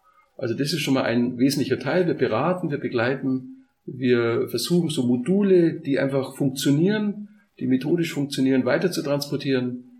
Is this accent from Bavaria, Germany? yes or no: yes; Bavaria, Germany; Und ich komme aus Oberbayern, auf dem Friedhof sind 400 Jahre Gräber, Familiengräber